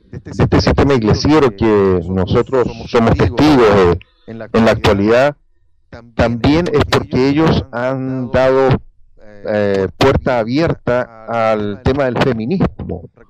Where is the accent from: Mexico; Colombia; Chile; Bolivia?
Chile; moved away; yo también soy chileno, aunque vivo fuera de Chile ahora